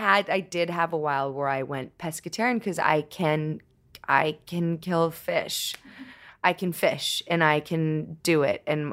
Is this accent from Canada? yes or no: yes; Toronto, Ontario, Canada; I grew up in Toronto, and we used to go to Chinatown. It's the most ethnically diverse city in the whole world.